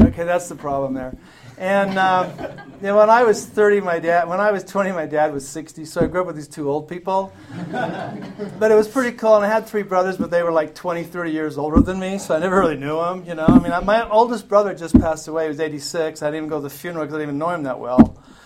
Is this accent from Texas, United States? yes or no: no; Salt Lake City, Utah, United States; I grew up as a poor white boy on the west side of Salt Lake. And I came from Italian parents.